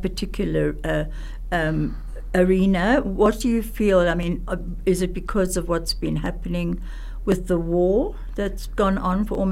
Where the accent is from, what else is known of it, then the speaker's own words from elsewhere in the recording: South Africa; as a people, as a South African Jews, we've been very hurt.